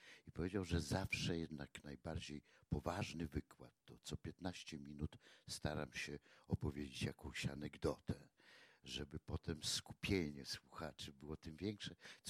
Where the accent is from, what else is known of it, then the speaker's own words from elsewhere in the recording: Podlaskie Voivodeship, Poland; now in Podkowa Leśna, Poland; bo ja też jestem z Podlasia, w Pruszkowie, ja w Leśnej Podkowie mieszkam